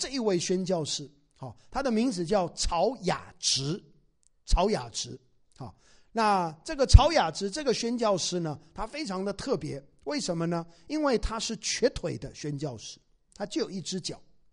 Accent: China; 我不晓得我们中国人有没有爱我们中国到这个地步啊

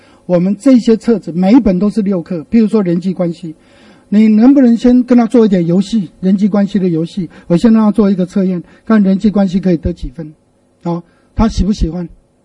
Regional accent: Penghu County, Taiwan; 我的老家是在一个很偏远的一个海岛，在澎湖啊，一个很远的海岛。

